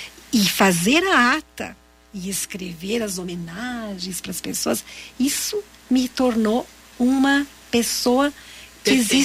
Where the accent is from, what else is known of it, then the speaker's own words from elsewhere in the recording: Santo Ângelo, Rio Grande do Sul, Brazil; eu morava em Santo Ângelo. Eu nasci em Santo Ângelo e morava na cidade.